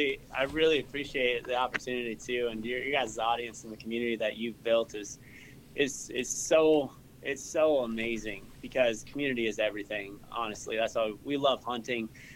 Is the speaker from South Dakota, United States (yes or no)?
yes; South Dakota, United States; I grew up in South Dakota, and yeah, like, some of my earliest memories are, you know, cutting up deer in the garage with my dad, actually.